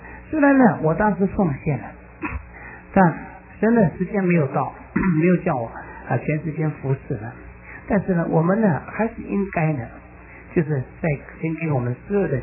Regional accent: Xiamen, Fujian, China; 那个董事长呢是我们的朋友，也是我们厦门人呢。

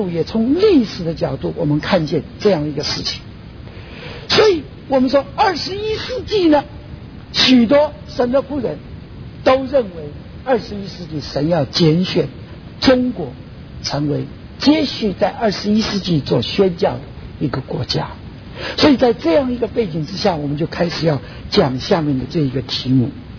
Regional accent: Taiwan; now in United States; 当我七零年代从台湾来到美国的时候，

